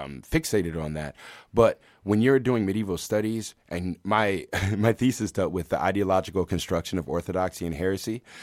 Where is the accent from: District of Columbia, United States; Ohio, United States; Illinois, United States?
District of Columbia, United States; Washington; Washington, D.C.